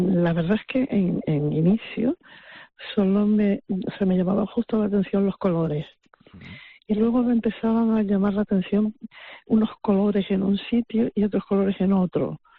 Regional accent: Santa Cruz de Tenerife, Canary Islands, Spain; moved away as an adult; Sí, sí, sí, de Tenerife de toda la vida.

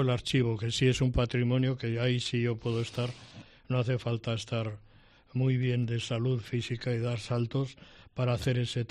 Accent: Ituren, Navarre, Spain; En Ituren, soy de Ituren.

